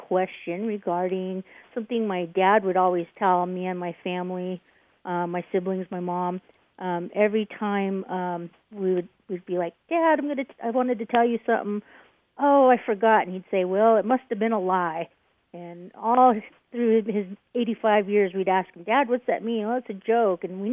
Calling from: Lexington, Kentucky, United States; I'm calling in from Lexington, Kentucky.

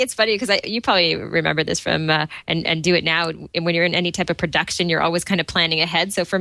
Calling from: Toronto, Ontario, Canada; from Toronto, Ontario, Canada.

